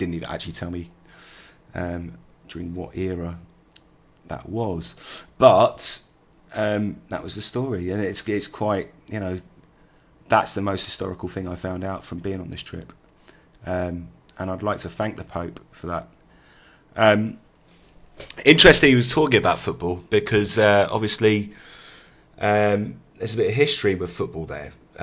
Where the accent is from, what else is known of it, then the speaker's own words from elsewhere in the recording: England, United Kingdom; Must know I'm English